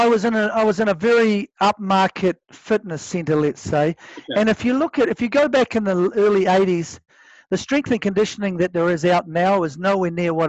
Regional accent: New Zealand; I'm here from New Zealand. I'm calling from New Zealand.

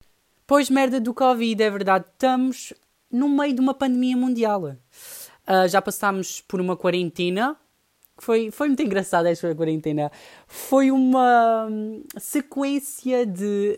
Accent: Elvas, Alentejo, Portugal; tenho 19 anos e venho de Elvas de Alentejo.

